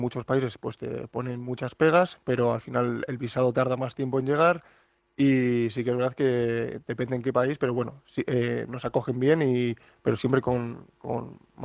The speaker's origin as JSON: {"language": "Spanish", "town": "Leioa", "region": "Basque Country", "country": "Spain", "tie": "born or raised there", "also_born_or_lived": "Bilbao", "said": "nací en Bilbao. Sí. Y bueno, pues toda mi vida he estado en Leioa, un pueblo de Bilbao, pero mi padre sí que es verdad que es de Palestina, de Gaza exactamente, y mi madre es de Miranda de Ebro. Uh-huh. Y al final pues tengo esos orígenes, ¿no?, de Palestina"}